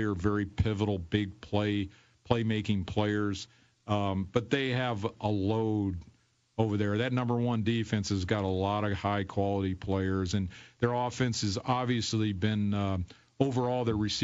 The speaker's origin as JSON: {"language": "English", "town": "Detroit", "region": "Michigan", "country": "United States", "said": "the Lions won, which was good because I'm from Detroit, and we beat Green Bay"}